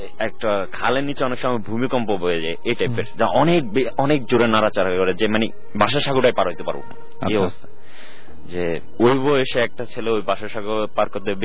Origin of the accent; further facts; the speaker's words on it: Chittagong, Chittagong Division, Bangladesh; now in Dhaka, Bangladesh; আমার বাড়ি চিটাং, ঢাকায় পড়াশোনা করি।